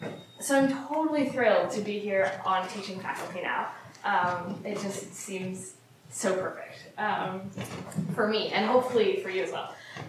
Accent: Sidney, British Columbia, Canada; I'm from Sydney, BC, which is near Victoria.

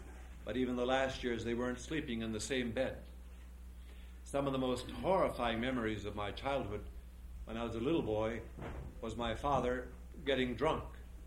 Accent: Dakota, United States; When I was raised in the Dakota small village home

